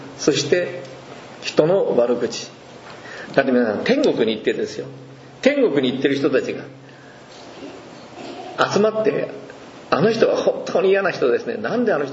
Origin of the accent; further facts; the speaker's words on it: Kyushu, Japan; 例えば私は九州出身ですけども